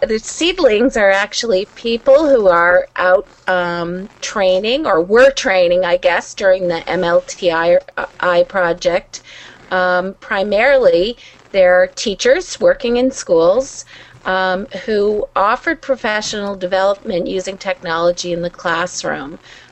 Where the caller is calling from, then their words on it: Kennebunkport, Maine, United States; I'm home in my office in Kennebunkport, Maine.